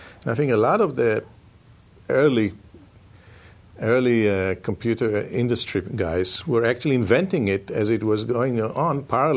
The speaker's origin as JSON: {"language": "English", "town": "Haifa", "region": "Haifa District", "country": "Israel", "tie": "born or raised there", "second_language": "English", "said": "I was born and raised in Israel, in Haifa, and then north of Tel Aviv. And grew there, went to the army."}